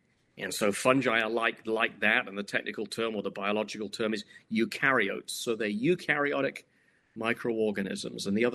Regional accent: United Kingdom; I grew up in the United Kingdom.

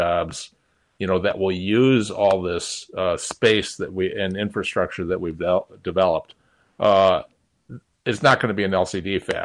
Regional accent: Milwaukee, Wisconsin, United States; when I was a kid growing up in Milwaukee in southeastern Wisconsin

